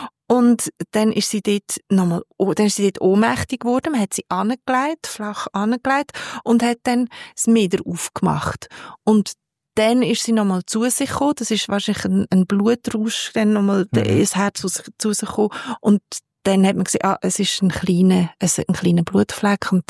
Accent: Switzerland; born there; ich bin in der Schweiz geboren.

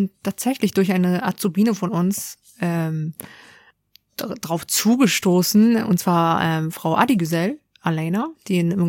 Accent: Hamburg, Germany; Und auch hier aufgewachsen, bin auch hier zur Schule gegangen. Ja, genau. Habe hier auch meine Ausbildung gemacht in Hamburg.

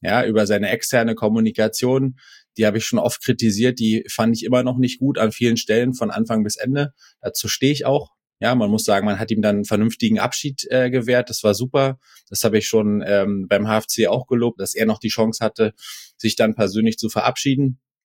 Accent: Dresden, Saxony, Germany; Als Dresdner

